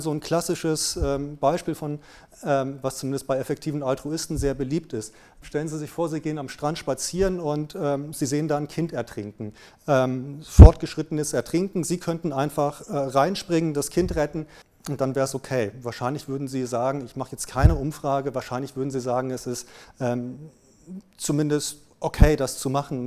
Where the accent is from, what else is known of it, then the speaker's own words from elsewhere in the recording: Marburg, Hesse, Germany; Ich komme aus Marburg, habe da Psychologie studiert